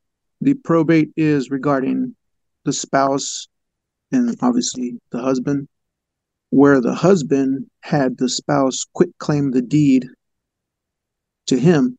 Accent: Washington, United States; Hey, Bill. I'm from Washington State, so this question is regarding Washington State.

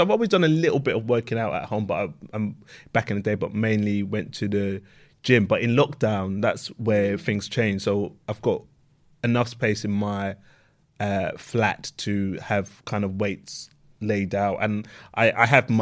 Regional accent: London, United Kingdom; I'm East London in my heart. I grew up in East, then moved out a little bit.

